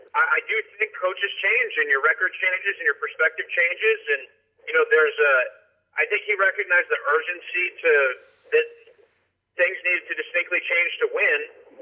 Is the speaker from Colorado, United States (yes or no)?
no; Massachusetts, United States; now in Boston, United States; I live in Boston, I should say. Brian's from Boston. I'm from Western Mass, and I think we both have a little bit similar personalities.